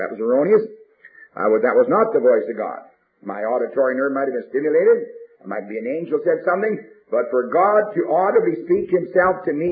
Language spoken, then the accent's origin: English; Canada; born there; I was born in Canada. I never saw a cardinal, a beautiful red bird.